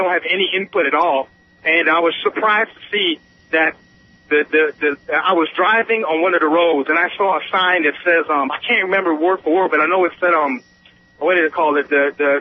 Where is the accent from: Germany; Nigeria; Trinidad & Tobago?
Trinidad & Tobago; now in United States; I'm not from this country. I'm from Trinidad and Tobago.